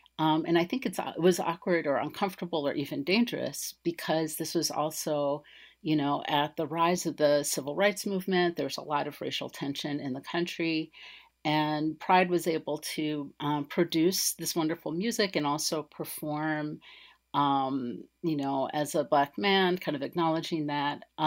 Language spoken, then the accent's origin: English; Nashville, Tennessee, United States; my own memories of growing up in Nashville